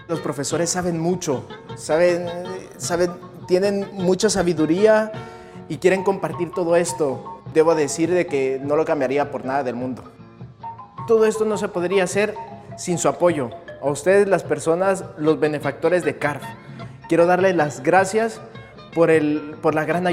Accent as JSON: {"language": "Spanish", "town": "Guatemala City", "region": "Guatemala Department", "country": "Guatemala", "tie": "born or raised there", "said": "Soy de Guatemala, originario de Ciudad de Guatemala, pero mi diócesis es la diócesis Nuestra Señora Inmaculada Concepción de Escuintla. Somos 7 en mi familia. Todos son muy católicos"}